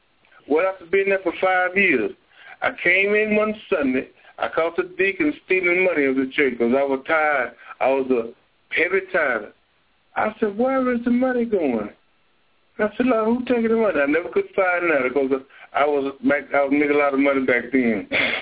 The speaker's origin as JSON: {"language": "English", "town": "Bryan", "region": "Texas", "country": "United States", "tie": "born or raised there", "said": "I'm about 40 miles from my hometown in Bryan."}